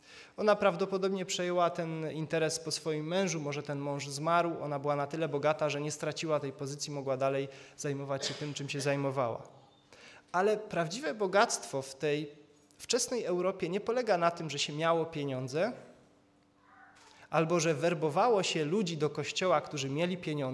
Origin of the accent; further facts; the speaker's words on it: Wisła, Silesian Voivodeship, Poland; Ja jestem z Wisły, jestem lokalnym patriotą.